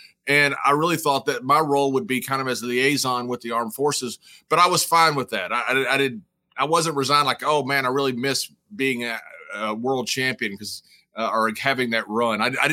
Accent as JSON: {"language": "English", "region": "Texas", "country": "United States", "tie": "born or raised there", "said": "guys, when I grew up West Texas, it was a poor era."}